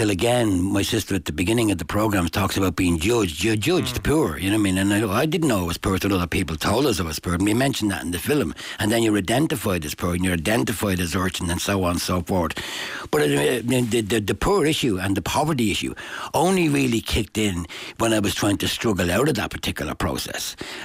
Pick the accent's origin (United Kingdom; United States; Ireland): Ireland; Dublin, Leinster; Don't forget, I was from Mercer House just off York Street, St. Stephen's Green.